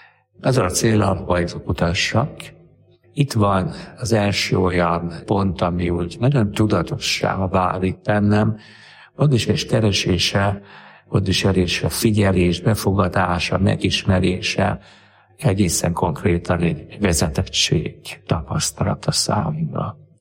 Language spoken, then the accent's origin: Hungarian; Budapest, Hungary; Budapesti vagyok, 64-ben születtem, így elkötelezett katolikus családban, 4 fiútestvér közül a legkisebbként.